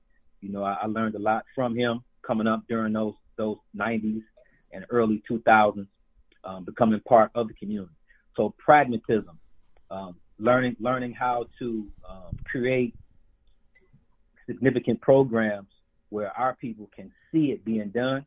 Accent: Detroit, Michigan, United States; I'm really from Detroit. So, you know, I was that crucible in Detroit is something different.

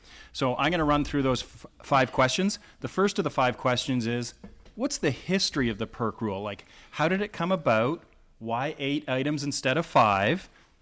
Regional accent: Canada; I'm from Canada, eh?

